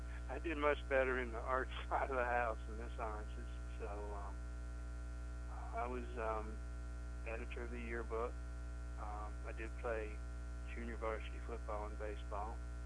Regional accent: North Huntington Township, Pennsylvania, United States; I grew up in North Huntington Township, which is about 25 miles east of Pittsburgh.

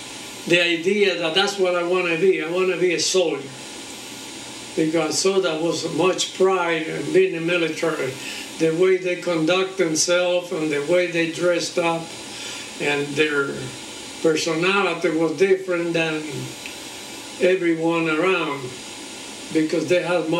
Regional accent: Puerto Rico; Always as a child, when I was growing up in Puerto Rico

